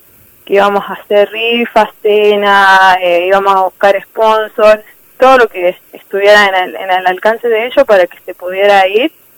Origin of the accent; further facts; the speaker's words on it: Vicuña Mackenna, Córdoba, Argentina; Mi ayuda fue a través de mi municipio, de la municipalidad de Vicuña Mackenna y de la gente de mi pueblo.